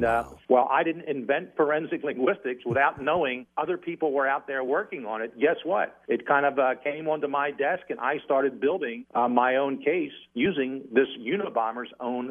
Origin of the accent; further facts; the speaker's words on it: Philadelphia, Pennsylvania, United States; Book one is the coming of age years. It's a kid growing up in Philly, quite frankly, running from the cops sometimes from doing silly things at the schoolyard, nothing heavy duty.